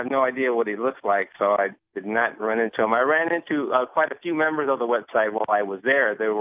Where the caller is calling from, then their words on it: San Antonio, Texas, United States; It's the return of … in San Antonio.